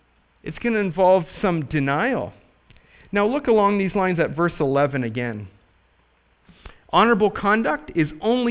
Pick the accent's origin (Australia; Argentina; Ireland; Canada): Canada; now in United States; I'm Canadian. I'm very conscious of the fact that I'm Canadian, and especially living in Kentucky